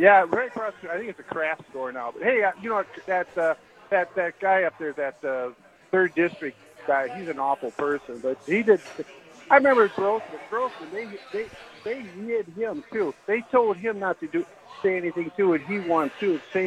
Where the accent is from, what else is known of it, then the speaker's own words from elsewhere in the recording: Madison, Wisconsin, United States; Hi, I'm from Madison.